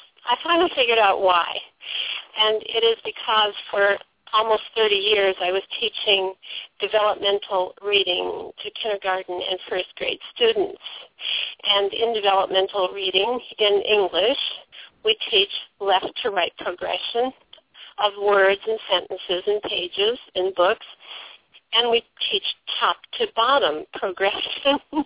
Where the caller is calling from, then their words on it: Missouri, United States; calling from Missouri.